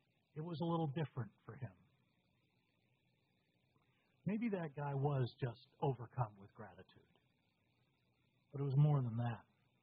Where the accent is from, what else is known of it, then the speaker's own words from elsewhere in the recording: Falmouth, Maine, United States; The setting was Jerusalem's Lot, the fictitious town between Falmouth, Maine, where I grew up, and Yarmouth, Maine, just north of Falmouth.